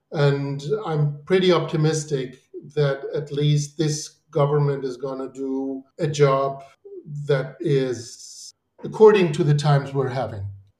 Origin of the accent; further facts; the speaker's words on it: Spain; English is a second language; moved away as an adult; now in Germany; I came from Spain. I was living and studying there. So in a way, it was weird because I was German, or I am German by nationality